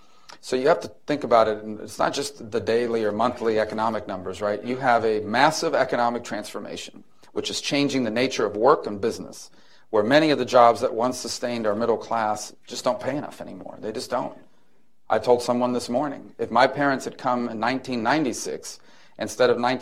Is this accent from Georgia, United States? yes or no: no; Miami, Florida, United States; Because I grew up in Miami.